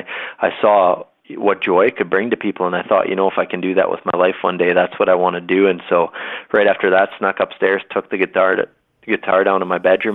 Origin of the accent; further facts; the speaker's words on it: Saskatchewan, Canada; I grew up in Canada, in a province of Saskatchewan. It's right in the middle of Canada. And basically grew up there on a farm. I was raised near a small town that had about 300 people who lived in it.